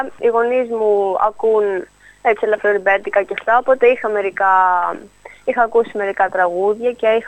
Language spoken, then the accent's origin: Greek; Greece; now in Australia; είμαστε όλοι από την Ελλάδα, ας πούμε, έχουμε έρθει στα τελευταία 5 χρόνια.